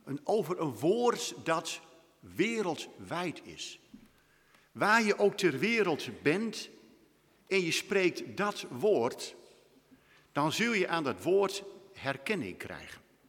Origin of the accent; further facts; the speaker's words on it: Winschoten, Groningen, Netherlands; ik praat net over Winschoten, waar ik vandaan kom.